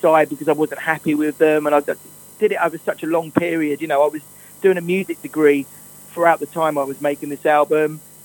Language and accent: English; East of England, United Kingdom; Well, I think, you know, Essex, obviously I'm from Essex. It holds a really dear place in my heart. I think Essex, When I was growing up in the sort of 80s